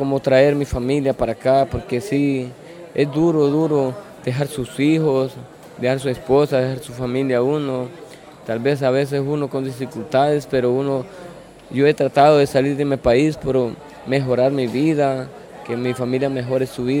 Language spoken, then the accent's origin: Spanish; Honduras; por eso estoy viviendo en mi país, porque temo de que me van a hacer algo. Y ahorita la persona que va llegando a Honduras